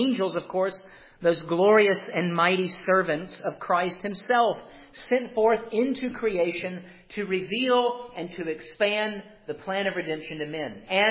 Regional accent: Georgia, United States; I grew up in the age of the Braves growing up in Georgia.

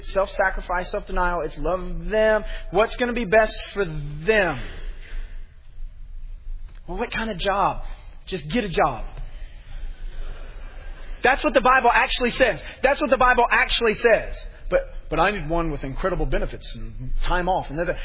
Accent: Memphis, Tennessee, United States; Listen, I'm from Memphis.

